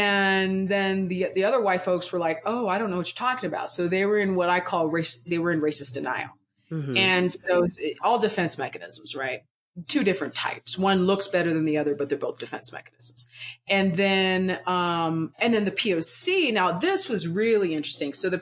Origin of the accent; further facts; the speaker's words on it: the South, United States; I had never understand that I'm from the South and racism is everywhere